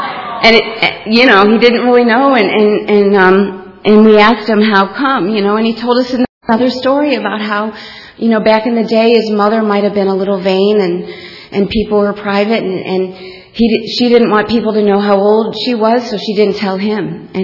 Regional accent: Akron, Ohio, United States; You know, I'm from Akron, Ohio, in Dr. Bob's house.

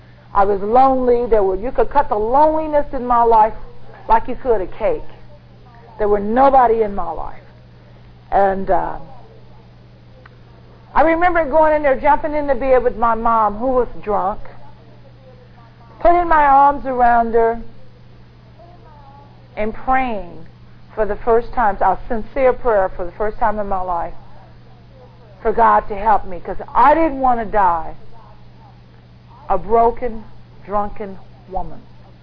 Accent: Ohio, United States; And somehow, about 6, 7, 8 months later, I ended up in Ohio, which is my hometown.

